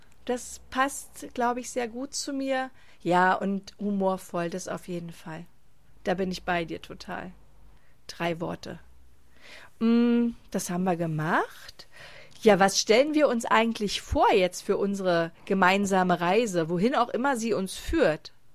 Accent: Berlin, Germany; ich bin zwar hier in Berlin geboren, ich bin hier groß geworden, ich fühle mich hier wohl

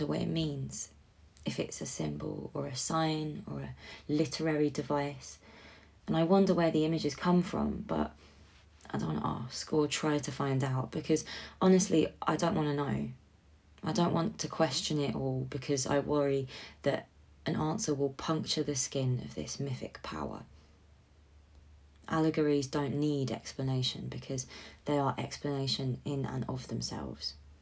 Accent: London, United Kingdom; I want to call it a partridge, but I'm from London, so I don't really know any birds.

